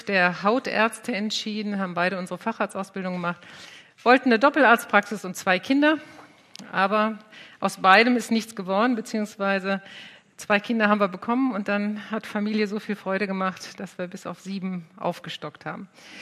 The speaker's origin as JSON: {"language": "German", "town": "Krefeld", "region": "North Rhine-Westphalia", "country": "Germany", "accent": "Hochdeutsch", "said": "Also ich komme aus Krefeld, das ist am Rhein. Düsseldorf ist rechts am Rhein, Krefeld ist links am Rhein, etwa 690 Kilometer nördlich von euch. An meiner Sprache merkt ihr, dass ich nicht von hier komme, dass ich Hochdeutsch spreche."}